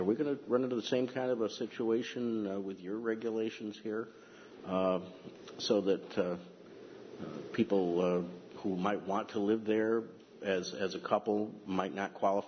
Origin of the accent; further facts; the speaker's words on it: Dryden, United States; I'm from Dryden, and we have a senior housing area out there.